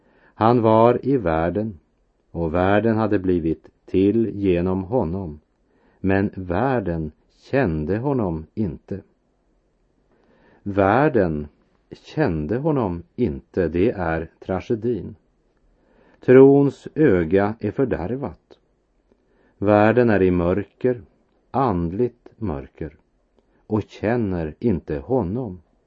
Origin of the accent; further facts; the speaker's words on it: Västerbotten County, Sweden; Jag kan minnas en mörk midvintermorgon från min barndom i Västerbotten.